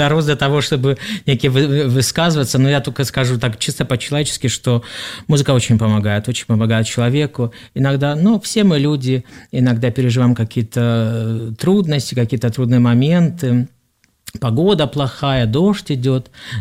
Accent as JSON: {"language": "Russian", "country": "Belarus", "said": "Я сам из Белоруссии."}